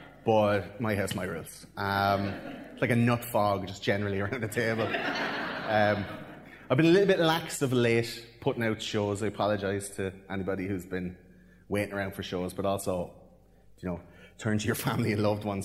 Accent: Ireland; I'm from Ireland

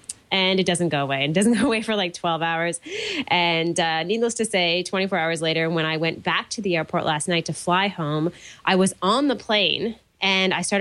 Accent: Prince Edward Island, Canada; from Prince Edward Island, Canada, currently on vacation with my family

